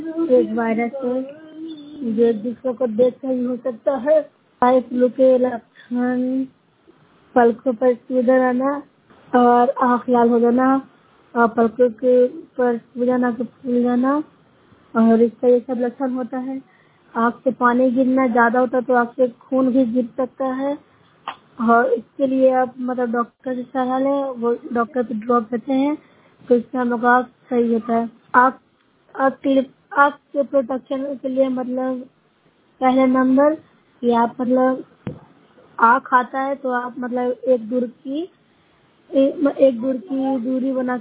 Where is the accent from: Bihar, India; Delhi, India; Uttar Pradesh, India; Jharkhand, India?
Bihar, India; मैं nausea block से हूँ, जिला नालंदा से निवासी हूँ।